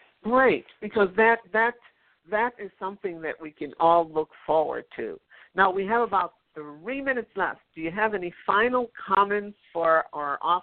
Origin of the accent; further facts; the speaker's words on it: Jamaica; now in United States; I'm one of them because I came here from Jamaica, and I had to learn it in order to become an American citizen.